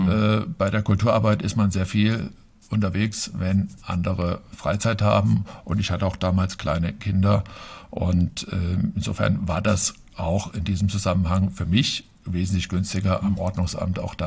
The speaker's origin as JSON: {"language": "German", "town": "Bernhards", "region": "Hesse", "country": "Germany", "tie": "born or raised there", "said": "Ja, also ich bin sogar in Bernhards geboren. Direkt, gehöre noch zu den wenigen seltenen Hausgeburten, die dabei sind. Und ja, bin in Bernhards aufgewachsen, bin hier zur Schule gegangen"}